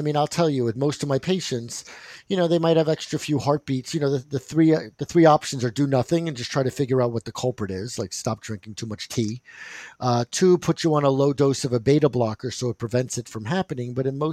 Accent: New Jersey, United States; Hey, I'm from New Jersey.

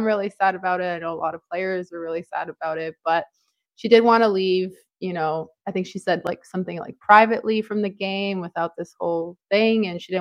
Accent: Canada; I grew up in Canada

